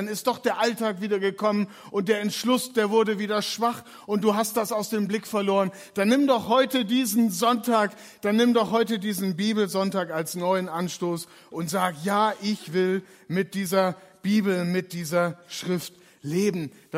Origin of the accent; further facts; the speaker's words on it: Lower Saxony, Germany; wie man in meiner Heimat in Ostfriesland hat das mal einer gesagt